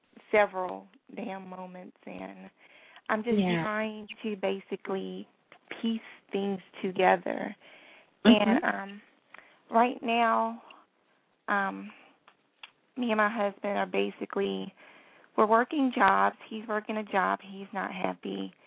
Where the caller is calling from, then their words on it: Ohio, United States; Hi, Miss Blue. … I'm calling from Ohio.